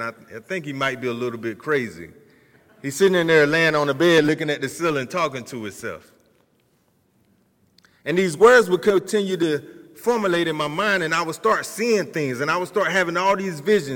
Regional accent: United States; But see, where I'm from, dreams wasn't believable. You know, for me, growing up in Greene County, I graduated at the bottom of my class.

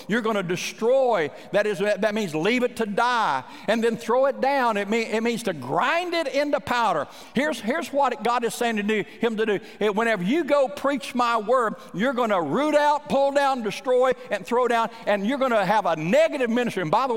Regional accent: Oklahoma, United States; I grew up in Oklahoma, and when I was just a boy, my summer job was to go out in the cotton fields and to chop the weeds out of the cotton.

